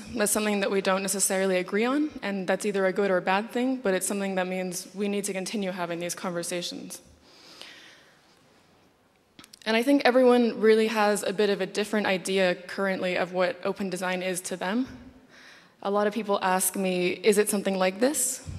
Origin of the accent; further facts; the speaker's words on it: Las Vegas, Nevada, United States; also born or lived in Vancouver; I have a kind of weird accent. I'm a bit of a foreigner. I am Canadian from Vancouver, but I grew up in the post-industrial wastelands of Las Vegas